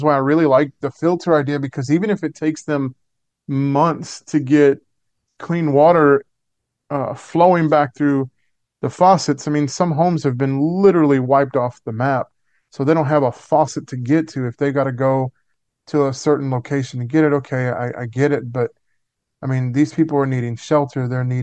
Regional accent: Louisiana, United States; I personally don't hate on anybody. I grew up in Louisiana.

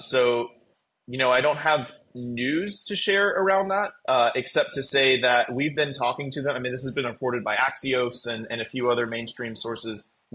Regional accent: Nashville, Tennessee, United States; So number one, I'm from Nashville. And so I love Nashville. It's my home.

